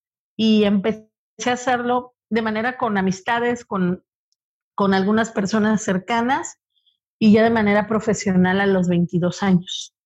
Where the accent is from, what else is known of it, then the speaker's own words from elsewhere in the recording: Veracruz, Mexico; Yo soy originaria de Veracruz, Puerto, y en Veracruz esto es parte del folclore y de la cultura popular.